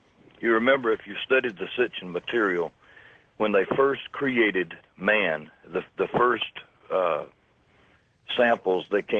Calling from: Riverdale, Georgia, United States; I'm calling from Riverdale, Georgia, just south of Atlanta, 640 GST.

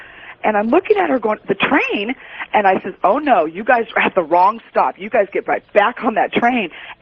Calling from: Long Beach, California, United States; This is Tuesday, and I'm calling from Long Beach.

